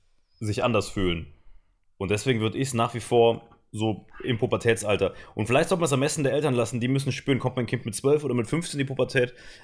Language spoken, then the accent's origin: German; Saarland, Germany; Also ich finde es krass, dass du sagst, nur ein Promille, weil da, wo ich herkomme, war das ganz normal, Alter.